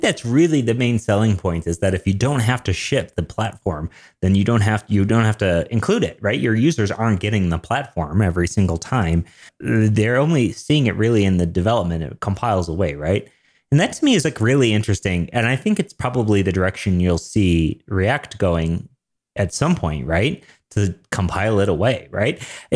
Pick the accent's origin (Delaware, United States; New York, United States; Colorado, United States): Colorado, United States; Denver; I'm a developer from Denver, Colorado.